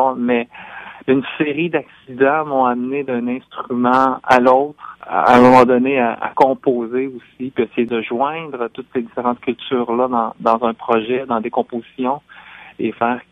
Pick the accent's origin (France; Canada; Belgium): Canada; Salaberry-de-Valleyfield, Quebec; moi, j'ai grandi à Valleyfield. J'ai jamais été près de la communauté. On n'a jamais eu le refuge de la communauté asiatique à Montréal.